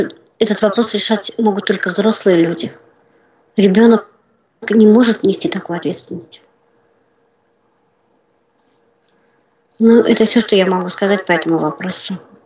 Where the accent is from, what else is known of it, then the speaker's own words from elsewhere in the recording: Sosnovy Bor, Leningrad Oblast, Russia; now in Moscow, Russia; Я сейчас в Москве живу, но я родом недалеко от Питера, город Сосновый Бор